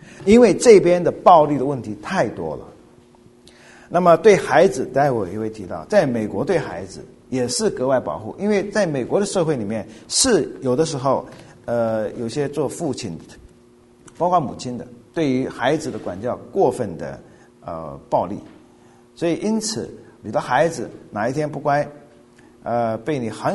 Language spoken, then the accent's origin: Chinese; China; now in United States; 我们从中国来的人